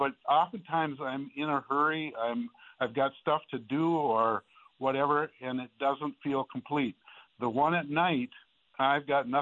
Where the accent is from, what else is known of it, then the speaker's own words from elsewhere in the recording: Brainerd, Minnesota, United States; I grew up in Brainerd in a very nice family. Grew up, was Catholic, went to parochial school